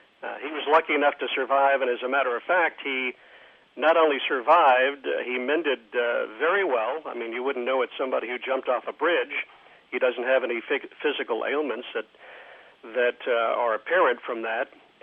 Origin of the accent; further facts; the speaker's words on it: Lakeland, Florida, United States; A woman, in fact, from my hometown, from Lakeland